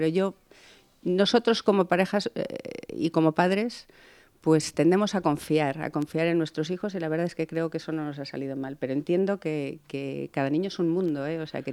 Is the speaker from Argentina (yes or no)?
no; Olmedo, Castile and León, Spain; cuando estaba en mi pueblo, en Olmedo